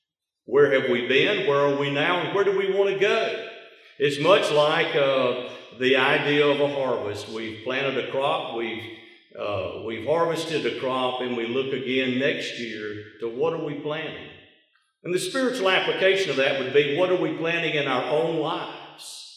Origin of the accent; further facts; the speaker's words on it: Madison, Florida, United States; I grew up in a town very similar to Ashburn. I'm from Madison, Florida, which is about the size of Ashburn.